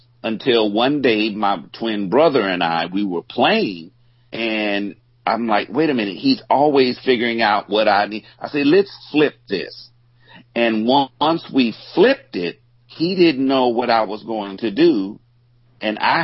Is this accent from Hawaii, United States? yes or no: no; Shreveport, Louisiana, United States; Oh, my hometown is Shreveport, Louisiana. Yeah, the home of Terry Bradshaw.